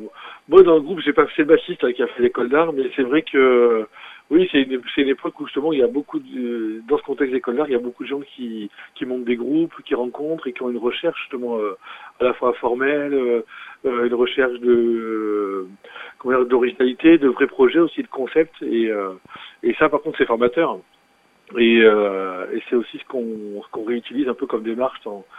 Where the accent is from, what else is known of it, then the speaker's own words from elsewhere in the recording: Valence, Auvergne-Rhône-Alpes, France; On n'est pas très loin, nous sommes de Valence.